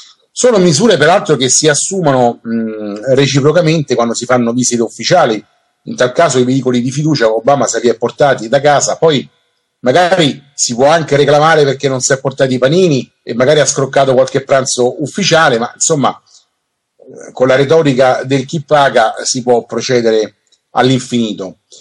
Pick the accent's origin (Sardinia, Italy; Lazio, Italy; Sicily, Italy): Lazio, Italy; Rome; io come romano